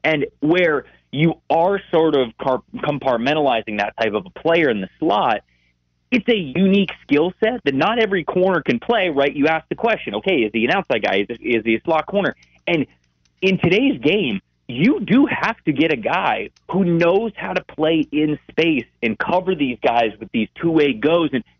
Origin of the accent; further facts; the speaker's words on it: Tampa, Florida, United States; I pay attention to them closely as I'm from the Tampa area.